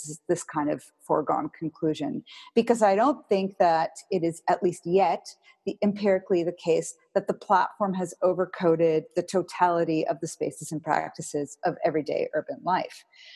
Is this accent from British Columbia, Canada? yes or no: yes; Vancouver, British Columbia, Canada; I'm originally from Vancouver, where Uber does not yet operate.